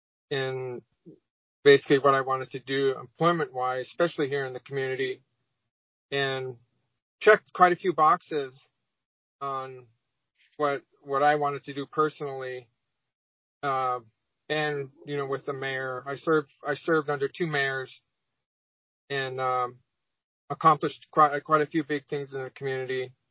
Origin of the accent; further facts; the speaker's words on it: Kake, Alaska, United States; From the beginning, born and raised in Cake, Alaska. I'm a Tlingit here in Southeast from Cake.